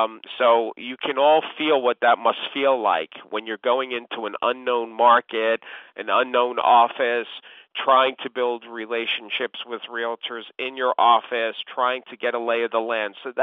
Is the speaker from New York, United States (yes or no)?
yes; New York, United States; Now, I'm a New Yorker, and that dialogue even works in New York